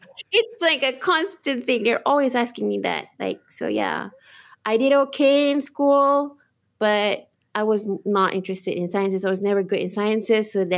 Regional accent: Penang, Malaysia; So I was raised and grew up in Penang. So I was born and raised in Penang.

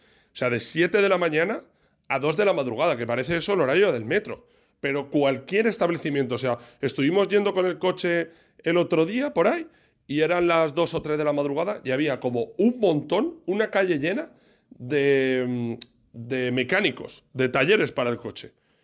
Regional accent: Pusol, Valencian Community, Spain; cuando aparecían en Pusol, en mi pueblo de nacimiento, pues cuando no teníamos nada que hacer o quedábamos todos en el bajo

